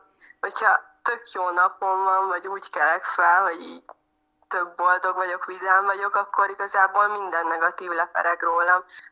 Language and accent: Hungarian; Szabolcs-Szatmár-Bereg, Hungary; now in Budapest, Hungary; én nagyon büszke vagyok arra, hogy én egy szabolcsi lány vagyok, és belül mindig is egy vidéki lány maradok. Habár itt élek Budapesten a zene miatt immár lassan 4 éve